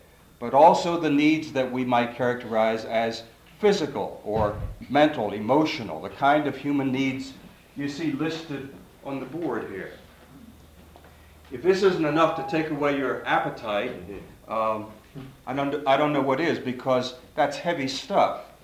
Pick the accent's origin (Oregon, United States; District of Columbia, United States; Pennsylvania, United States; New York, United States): District of Columbia, United States; Washington; I'm from Washington, D.C.